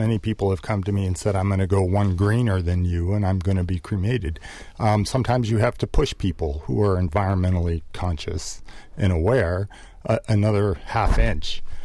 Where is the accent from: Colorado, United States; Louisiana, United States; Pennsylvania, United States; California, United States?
Colorado, United States; I'm from Colorado. I've been a general contractor home builder in Colorado and have been for 32 years.